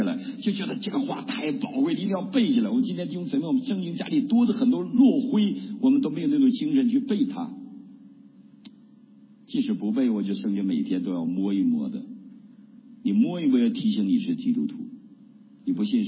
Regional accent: Northeast China, China; 我是东北人

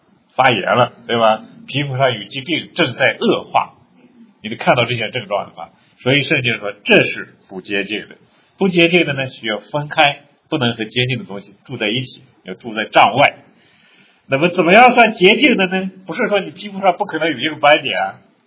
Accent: China; 但是我们中国人到美国以后发现美国人不坐月子，是吧？

